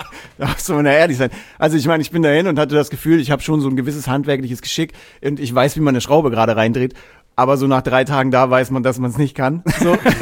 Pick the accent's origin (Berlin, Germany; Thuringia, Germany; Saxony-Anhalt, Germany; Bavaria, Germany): Bavaria, Germany; Erlangen; Also ich bin in Erlangen aufgewachsen.